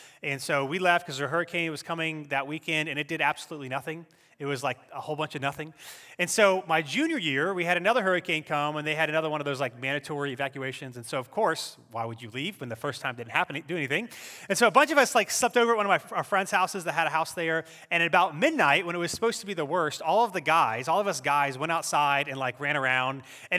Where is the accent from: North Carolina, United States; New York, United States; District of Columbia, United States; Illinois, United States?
North Carolina, United States; Cary; I grew up in the Cary, Raleigh area, and so there's been a couple of hurricanes in my life that I've been a part of.